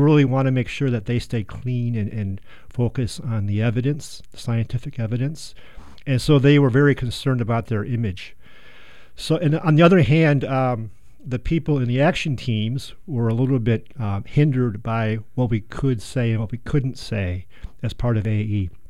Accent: Michigan, United States; Yes, I grew up in Michigan. I got my bachelor's from the University of Michigan.

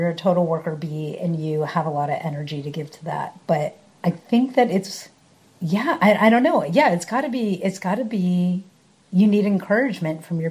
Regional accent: New York, United States; Right. So I'm visiting from New York. I'm visiting Portland.

